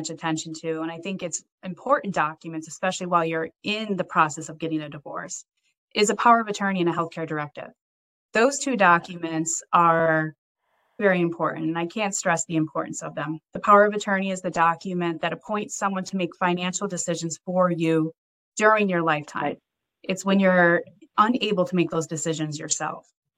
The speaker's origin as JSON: {"language": "English", "region": "Michigan", "country": "United States", "tie": "born or raised there", "lives_now": "New Jersey, United States", "said": "So I grew up in Michigan. I've been transplanted to New Jersey. I've been here since 2004."}